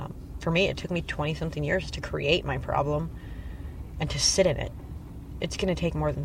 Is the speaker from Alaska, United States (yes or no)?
yes; Sitka, Alaska, United States; We grew up together in Sitka years ago.